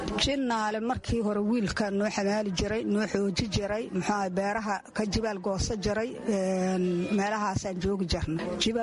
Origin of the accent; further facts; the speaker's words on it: Janaale, Lower Shabelle, Somalia; waxaan ka soo barakacay meel la yiraa Janaale